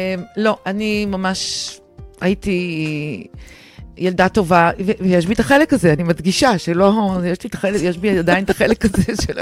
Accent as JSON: {"language": "Hebrew", "town": "Kiryat Motzkin", "region": "Haifa District", "country": "Israel", "tie": "born or raised there", "moved": "yes", "said": "מהקריות. בקירת מוצקין, גדלתי בקירת מוצקין בשנות ה-60, מקום קטן, תמים. אמנם עזבתי לפני הרבה שנים, אבל הקריות אף פעם לא עזבו אותי."}